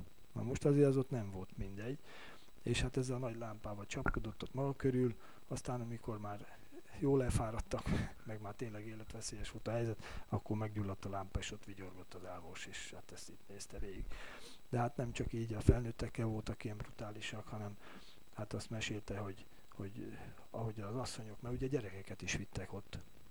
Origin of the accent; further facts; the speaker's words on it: Sopron, Győr-Moson-Sopron, Hungary; born there; és én már Sopronba születtem